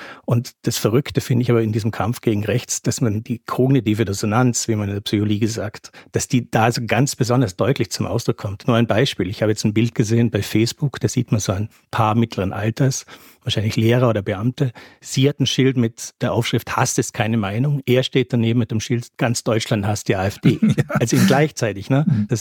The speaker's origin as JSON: {"language": "German", "country": "Austria", "lives_now": "Berlin, Germany", "said": "Ich bin ja eigentlich Österreicher, lebe in Berlin."}